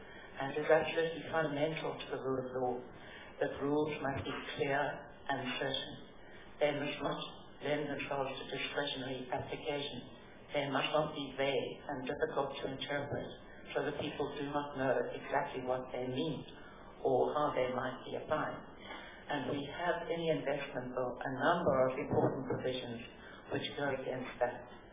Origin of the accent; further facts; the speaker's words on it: South Africa; Much as a South African, it breaks my heart to think that people may not invest in this country out of these kinds of concerns.